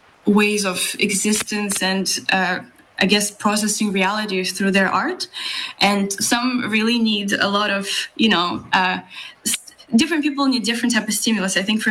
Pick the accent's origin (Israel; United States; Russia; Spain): Russia; Moscow; moved away as an adult; now in Canada; I was born and raised in Moscow, and then I studied there, and then I moved to Canada.